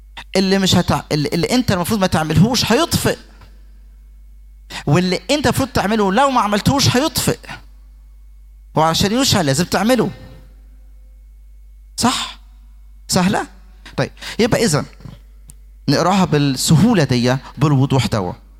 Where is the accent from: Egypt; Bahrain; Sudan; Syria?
Egypt; في لغة عالمية ناس بتستخدمها عندنا في مصر